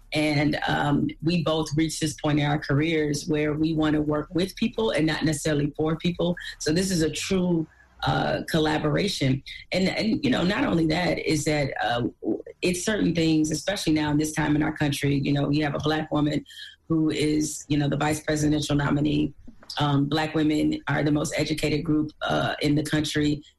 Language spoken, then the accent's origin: English; Detroit, Michigan, United States